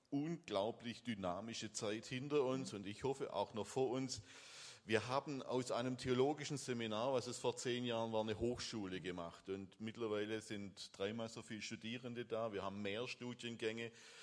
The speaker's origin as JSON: {"language": "German", "town": "Stuttgart", "region": "Baden-Württemberg", "country": "Germany", "tie": "born or raised there", "said": "Ich bin in Bad Cannstatt aufgewachsen. Ich bin dort tatsächlich groß geworden, Luftlinie 3 Kilometer zum damaligen, so hieß es damals, Neckarstadion."}